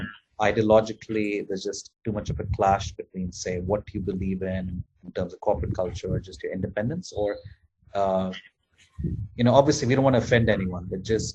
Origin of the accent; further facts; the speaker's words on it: India; because if you look at, say, I come from India, or I have friends in the Philippines or other countries